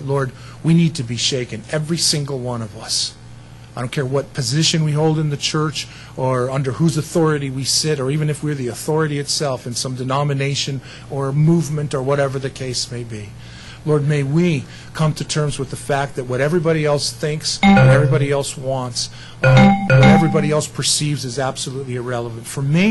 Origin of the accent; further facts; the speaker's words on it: California, United States; also born or lived in Denver, United States; It's happening in California, my home state. I was born in Denver, but you get the idea. I grew up in there, right?